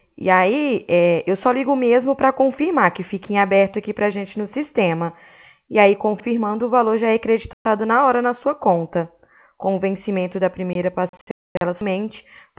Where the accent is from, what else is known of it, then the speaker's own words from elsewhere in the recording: Ribeirão Preto, São Paulo, Brazil; Eu sou daqui de Ribeirão Preto